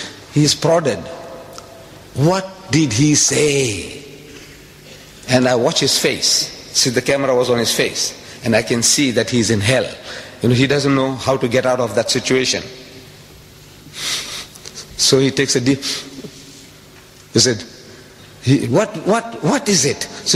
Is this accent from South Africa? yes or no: yes; South Africa; to everybody, I'm a South African. But if I tell you that I carry a document with me, a British passport.